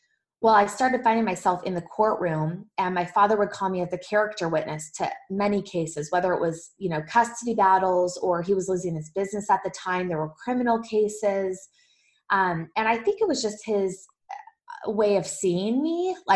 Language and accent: English; Michigan, United States; I'm from Michigan and I assumed it was his high school ring